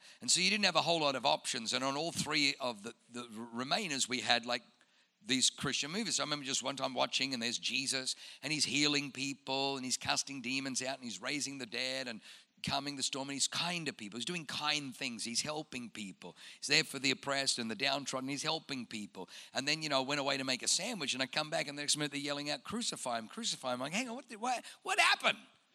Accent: Australia; We grew up in Australia, so we're used to poisonous snakes.

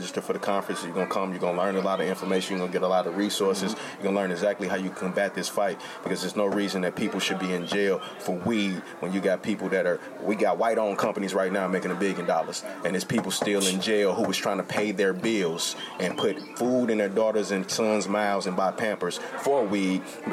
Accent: St. Louis, Missouri, United States; I'm from St. Louis, Missouri. Northside to be exact.

